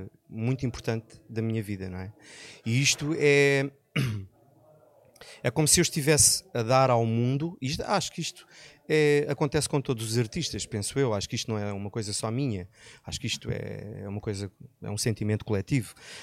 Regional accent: Quarteira, Faro, Portugal; also born or lived in Loulé; adoro a minha terra, sou um nómada, já vivi em Lolé até aos 10 anos, depois, como te disse, os meus pais, por motivos profissionais, foram viver para Quarteira e depois vivi até aos 30

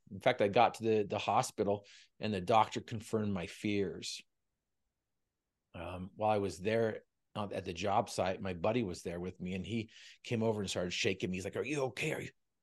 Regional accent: Utah, United States; I was raised in Northern Utah, where they breed him to hate him down South.

